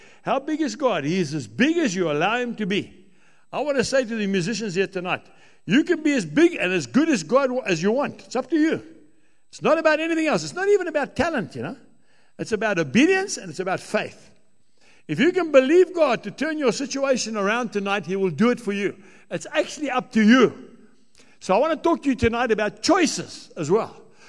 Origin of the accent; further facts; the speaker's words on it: Zambia; also born or lived in Bulawayo, Zimbabwe; I'm also an African. I was born in Bulawayo. I grew up in Zambia. Okay? Been here all my life. I'm an African. I'm a white African.